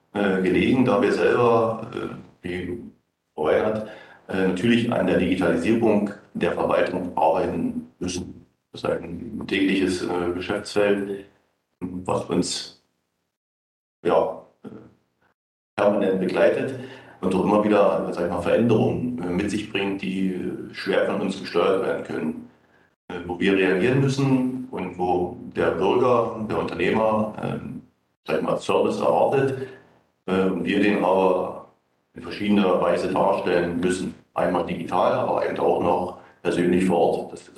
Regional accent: Neuss, North Rhine-Westphalia, Germany; Ja, ich komme aus Neuss.

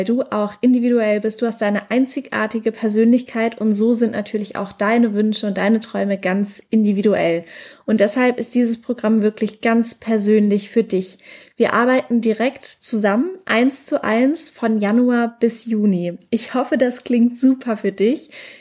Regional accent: Mannheim, Baden-Württemberg, Germany; Gerade bin ich noch in meiner Heimatstadt in Mannheim

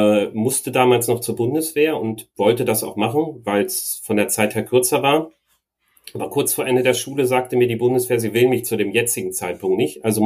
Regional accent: East Germany, Germany; Nee, ich komme aus Ostdeutschland.

